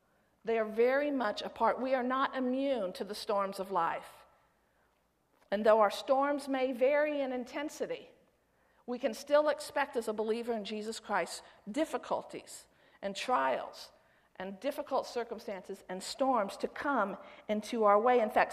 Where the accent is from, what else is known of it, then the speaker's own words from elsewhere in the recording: Florida, United States; moved away as an adult; now I was raised in the Tampa Bay area in Florida. In fact, your youth pastor and I went to the same high school. St. Pete High School, that's right. A few years apart. But I was raised there.